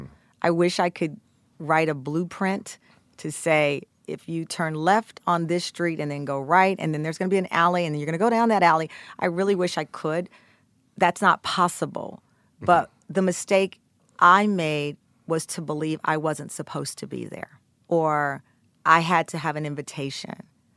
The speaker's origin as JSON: {"language": "English", "region": "Texas", "country": "United States", "said": "Because if I am unapologetically a Black Southern woman, God mm-hmm. bless, I'm from Texas, I say it every 5 seconds"}